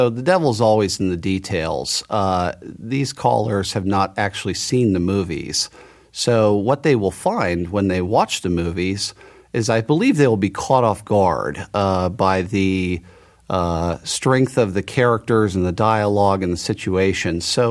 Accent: Dallas, Texas, United States; also born or lived in Los Angeles; I grew up in Dallas and I moved back to Dallas in January of 2015.

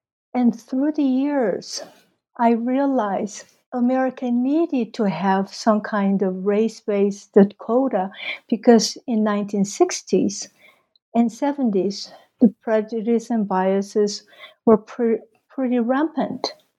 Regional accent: Mexico City, Mexico; I came from Mexico City, where I attended the American High School for 4 years. And that was in late 60s, early 70s.

